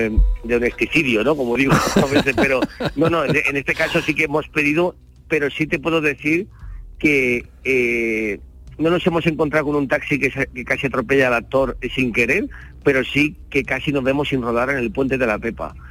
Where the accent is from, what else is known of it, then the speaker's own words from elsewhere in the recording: Cádiz, Andalusia, Spain; Cádiz, bueno, soy gaditano